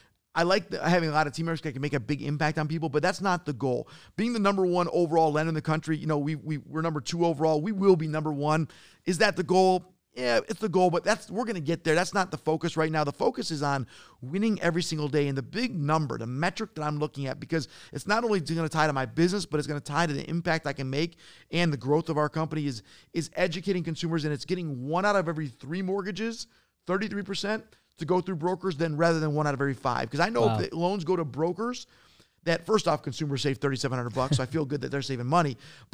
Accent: Detroit, Michigan, United States; Of course, I'm from Detroit. I love the Pistons. I love the Lions.

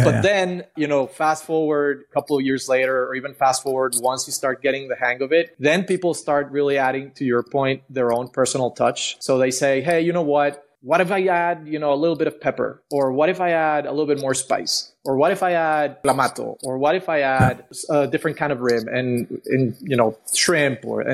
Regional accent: Monterrey, Nuevo León, Mexico; I'm from Mexico. I'm actually right now I'm from Monterrey. That's where we're based at. But right now I'm in Guadalajara.

